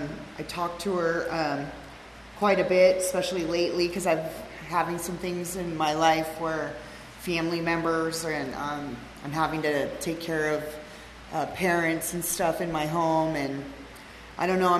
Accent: California, United States; I was raised in the Antelope Valley

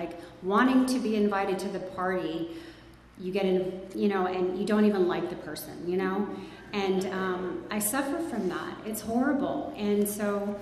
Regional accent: San Diego, California, United States; also born or lived in Long Beach; I was born in Long Beach, California. My parents immigrated here from the Philippines to find a better life, you know, to find a better life for their kids. And they wanted this better life. And so we moved here. I grew up in San Diego

